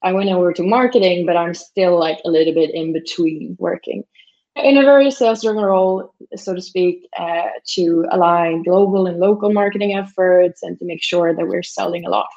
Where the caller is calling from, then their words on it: Stockholm, Stockholm County, Sweden; English is a second language; Yes, from Stockholm.